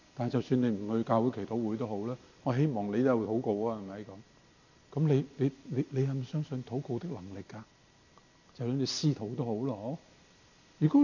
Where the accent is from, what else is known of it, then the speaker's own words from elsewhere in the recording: Hong Kong; now in Toronto, Canada; 咁當然我係香港嚟㗎，係咁，咁香港有幾百萬人，佢話五千人，我望一望佢五千人好大咁，咁我哋大城市嘅人啊嘛，係咪？住慣大城市嘅人